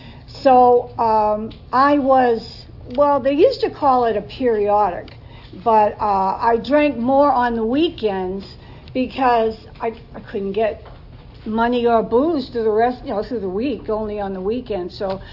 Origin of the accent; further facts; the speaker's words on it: Boston, Massachusetts, United States; And I'm from Boston, and it was in the winter, and so, and I grew up in the city, so we drank in a hallway to keep warm.